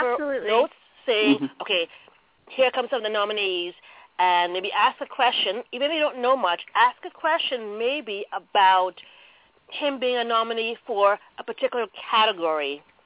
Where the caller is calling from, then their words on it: Toronto, Ontario, Canada; I'm from Toronto.